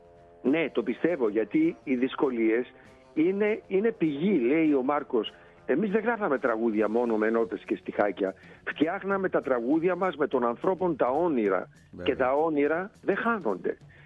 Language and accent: Greek; Kokkinia, Attica, Greece; εγώ γεννήθηκα και μεγάλωσα στην Κοκκινιά